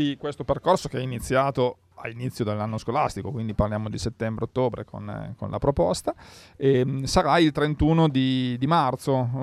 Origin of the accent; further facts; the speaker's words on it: Nizza Monferrato, Piedmont, Italy; io provengo dalla zona della Valle Belbo, e c'erano delle discariche così per ogni paese, per ogni città. Io abitavo a Nizza